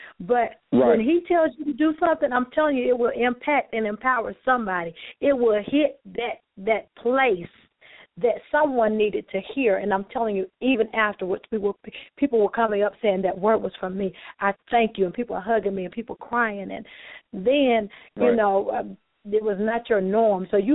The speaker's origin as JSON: {"language": "English", "town": "Gaffney", "region": "South Carolina", "country": "United States", "tie": "born or raised there", "said": "You know, I had a book signing last year in my hometown in Gaffney, South Carolina"}